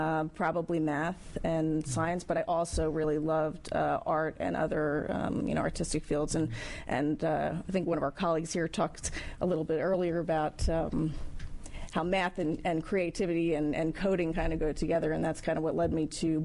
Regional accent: Asbury Park, New Jersey, United States; New Jersey, Asbury Park.

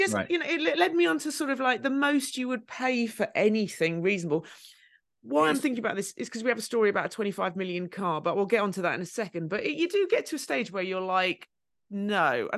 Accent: Norway; English is a second language; I'm from Norway.

